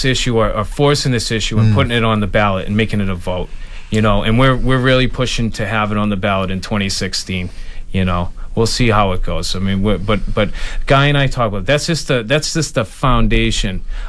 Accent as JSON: {"language": "English", "region": "Massachusetts", "country": "United States", "tie": "born or raised there", "said": "I feel like I'm a patriot. I'm a Minuteman. I grew up in Massachusetts. I grew up on the South Shore. We have this heritage."}